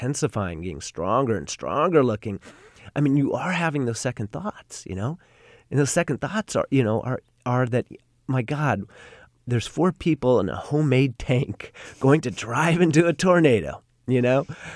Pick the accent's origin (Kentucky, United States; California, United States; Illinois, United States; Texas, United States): California, United States; Los Angeles; now in Sonoma, United States; I grew up in Los Angeles, and we've just, my family and I have recently moved to Sonoma.